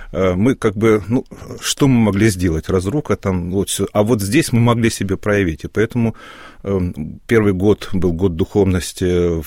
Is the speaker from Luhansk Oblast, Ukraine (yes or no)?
yes; Luhansk, Luhansk Oblast, Ukraine; Вы знаете, я родился в Луганске, всю жизнь прожил в Луганске, никуда не выезжаю, уже четвертое гражданство получил.